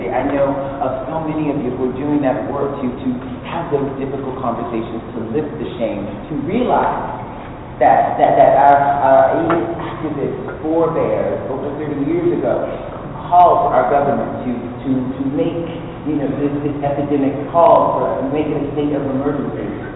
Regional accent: Mobile, Alabama, United States; I grew up in Mobile, Alabama. And I was a church going youngster.

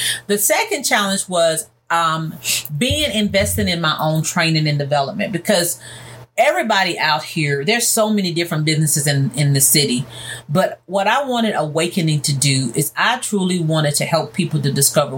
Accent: Mississippi, United States; born or raised there; now in Memphis, United States

